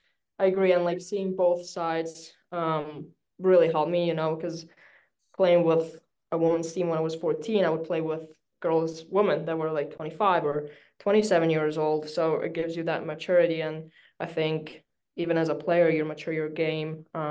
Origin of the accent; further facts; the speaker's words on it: Italy; English is a second language; I grew up in Italy.